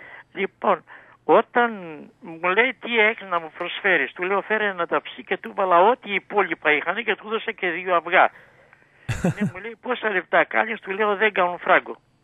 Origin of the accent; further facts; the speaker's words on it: Attica, Greece; μέσα στο χωριό μου ήρθε ένας άλλος ψάλτης από το γειτανικό χωριό, από τα Σπάτα